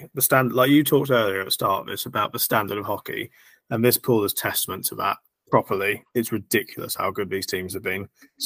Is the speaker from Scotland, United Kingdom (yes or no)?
yes; Scotland, United Kingdom; I am legally Scottish, so I am cheering them on